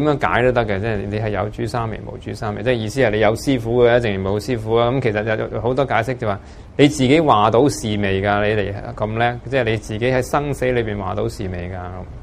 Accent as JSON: {"language": "Cantonese", "region": "Guangdong", "country": "China", "said": "即是我们广东人。"}